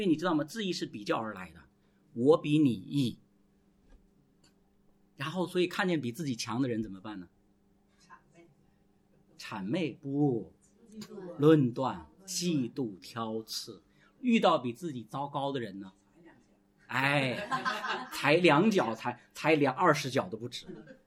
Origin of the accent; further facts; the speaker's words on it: Inner Mongolia, China; 我们小的时候，我是在内蒙古长大的